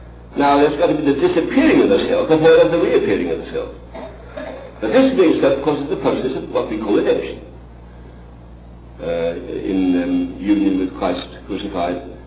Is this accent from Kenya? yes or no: no; England, United Kingdom; I'm English.